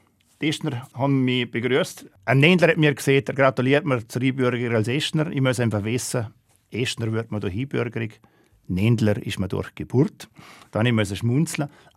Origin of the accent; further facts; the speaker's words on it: Ruggell, Liechtenstein; now in Eschen, Liechtenstein; Eschen ist einfach meine Heimat geworden, weil mittlerweile bin ich länger zu Eschen als zu Ruggell.